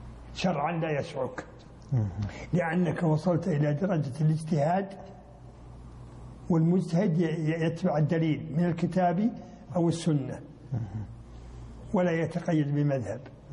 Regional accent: Mecca, Makkah Province, Saudi Arabia; لا، أنا ما من الكويت، أنا من السعودية، ومن البلد الفلاني، من مكة

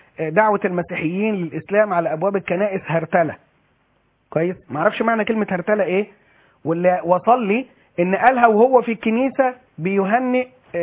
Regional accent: Egypt; وهو ده اللي هيبقى عندنا في مصر

